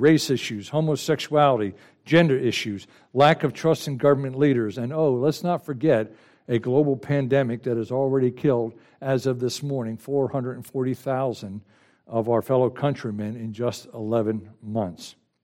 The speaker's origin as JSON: {"language": "English", "region": "New Jersey", "country": "United States", "tie": "born or raised there", "said": "Growing up in New Jersey, please don't hold that against me, we came down every year to my grandmother's house in Florida"}